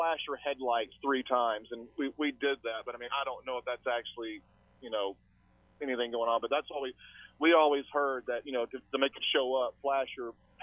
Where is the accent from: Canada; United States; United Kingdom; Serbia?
United States; Arkansas; I'm from Arkansas originally, and there is one in Arkansas